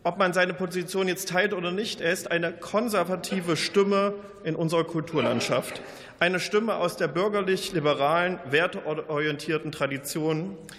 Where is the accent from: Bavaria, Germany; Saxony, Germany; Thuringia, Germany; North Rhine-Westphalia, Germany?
Thuringia, Germany; Wissen Sie, ich komme aus Thüringen. Und gerade in meinem Heimatland